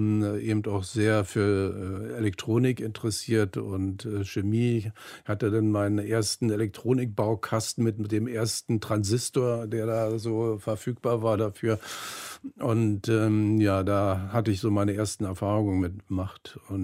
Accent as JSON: {"language": "German", "town": "Rudow", "region": "Berlin", "country": "Germany", "tie": "born or raised there", "said": "Aber ich bin in Rudow aufgewachsen, in einem wunderschönen, verwilderten Garten"}